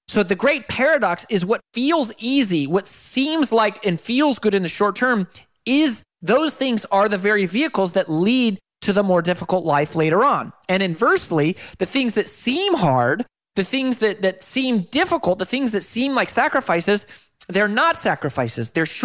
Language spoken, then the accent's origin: English; Colorado, United States; now in Nashville, United States; And so we live in Nashville, but I grew up in Colorado.